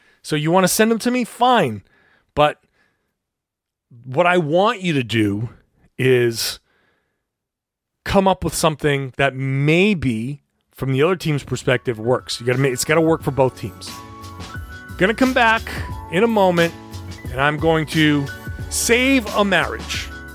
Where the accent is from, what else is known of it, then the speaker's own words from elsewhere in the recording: Rhode Island, United States; I grew up in Rhode Island. I grew up on Larry Bird and Kevin McHale. And obviously, I grew up a Celtics fan.